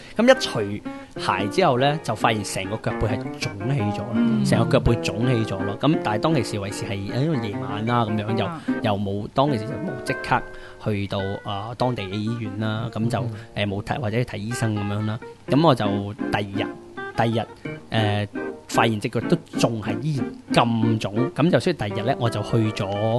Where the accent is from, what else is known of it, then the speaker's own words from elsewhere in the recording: China; 我哋中國人有一個優勝之處就係佢哋日本人用好多嘅。漢字